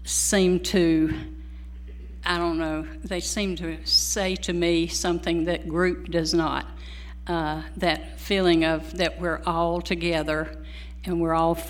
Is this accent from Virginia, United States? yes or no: yes; Roanoke, Virginia, United States; The church that I attended in, or was a member of growing up in Roanoke, Virginia, was a very missions-oriented, missions-involved church